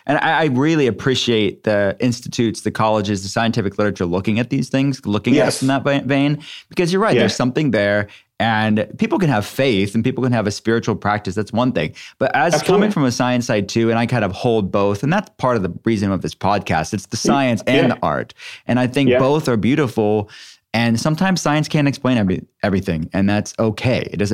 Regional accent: Pittsburgh, Pennsylvania, United States; I'm from Pittsburgh. So Pittsburgh, Heinz is like, it's like a national, it's like the state food, the state condiment.

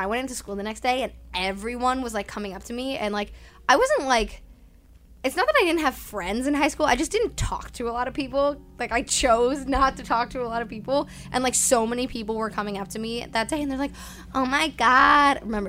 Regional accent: New Jersey, United States; and then I'd be like, I'm from New Jersey

